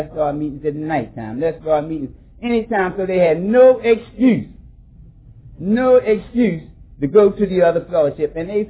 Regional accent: Philadelphia, Pennsylvania, United States; it never hit my community, and I was from North Philly, it never hit the black community in 1984.

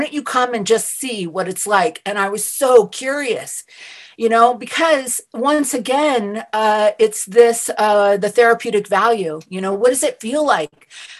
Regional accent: Hawaii, United States; And I thought, well, you know, I'm from Hawaii. And, but you know, we're still in the United States. We're the 50th state.

